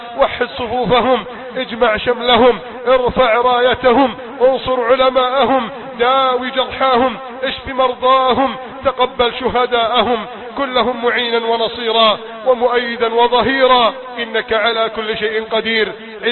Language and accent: Arabic; Egypt